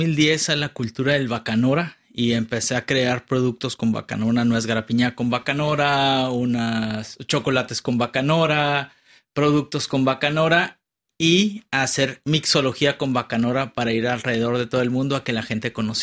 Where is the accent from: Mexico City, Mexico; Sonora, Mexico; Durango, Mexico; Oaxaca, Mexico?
Sonora, Mexico; como sonorense y como mexicano que soy